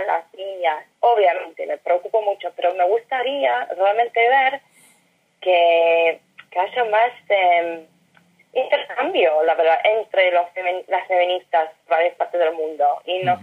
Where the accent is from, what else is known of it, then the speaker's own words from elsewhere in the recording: United States; Spanish is a second language; now in Israel; Pero soy de los Estados Unidos